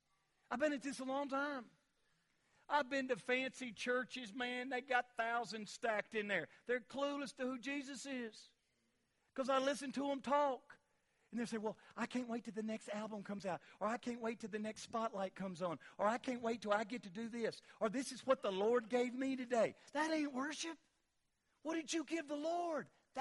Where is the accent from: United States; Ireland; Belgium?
United States; Because I'm an American.